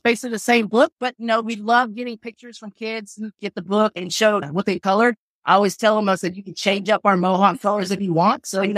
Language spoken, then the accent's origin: English; Kentucky, United States; which is a Hawaiian name, but I'm not Hawaiian. I'm from Kentucky.